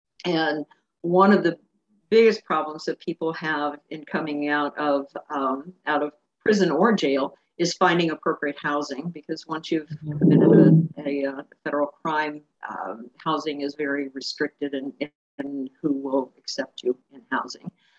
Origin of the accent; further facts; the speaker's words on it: Kansas City, Missouri, United States; So I'm a transplant from Kansas City.